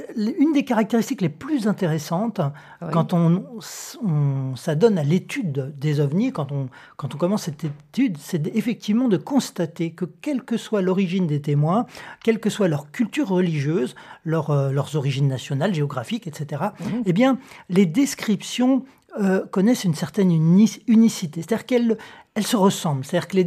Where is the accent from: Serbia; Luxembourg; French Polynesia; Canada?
French Polynesia; born there; also born or lived in Kourou, French Guiana; Je suis né en Polynésie française à Tahiti en 67 et j'ai eu la chance de vivre à Kourou en Guyane française de nombreuses années